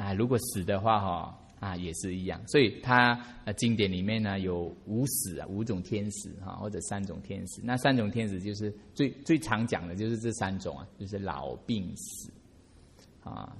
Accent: Sabah, Malaysia; moved away; 大家有听过沙巴吗？神山那个地方啊，啊，我家乡就在那边。

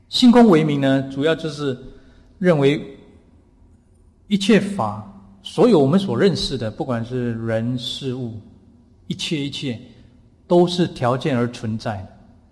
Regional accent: Singapore; 因为我从小都是在城市长大，我在新加坡长大了

